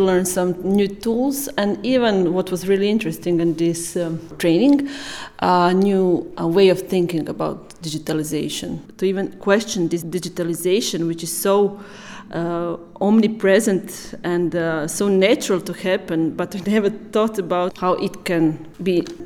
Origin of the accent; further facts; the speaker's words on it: Osijek, Osijek-Baranja County, Croatia; English is a second language; I come from Croatia, from the city of Osijek